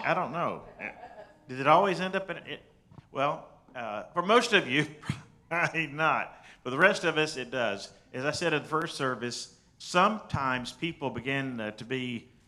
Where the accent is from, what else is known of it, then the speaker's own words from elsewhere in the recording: Georgia, United States; So other than that, I'm just … from Georgia.